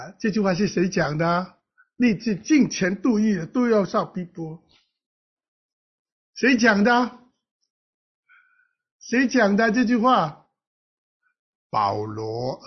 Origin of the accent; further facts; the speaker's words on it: Hong Kong; 我是香港人，香港是个功利主义，然后我们香港是崇拜有能者居之啊